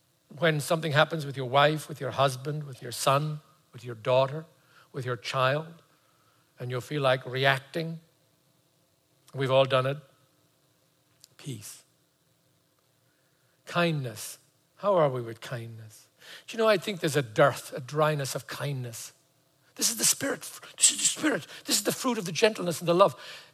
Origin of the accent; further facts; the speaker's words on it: Ireland; I'm from Ireland.